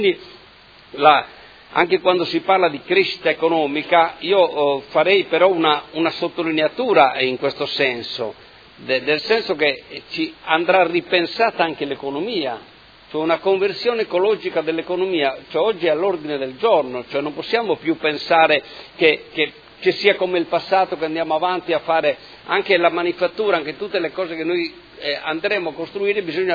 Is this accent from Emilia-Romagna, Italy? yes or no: yes; Modena, Emilia-Romagna, Italy; io sono di Modena